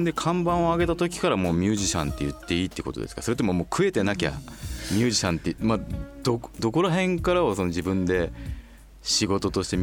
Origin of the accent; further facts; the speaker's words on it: Kyushu, Japan; あの九州で育って高校ドロップアウトして